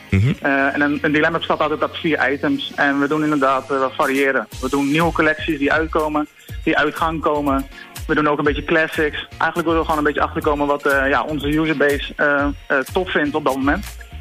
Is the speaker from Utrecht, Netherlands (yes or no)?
yes; Utrecht, Netherlands; bijvoorbeeld, ik kom uit Utrecht.